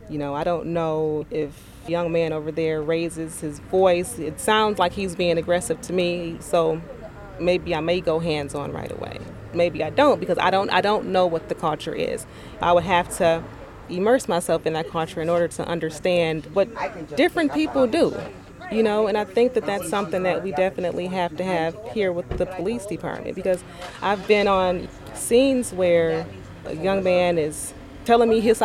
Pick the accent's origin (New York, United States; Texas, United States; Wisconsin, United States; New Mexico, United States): Wisconsin, United States; Milwaukee; And I grew up in Milwaukee. I grew up on 8th and Burleigh. You know where 8th and Burleigh is? Okay, so, and that was in the 80s and the 90s.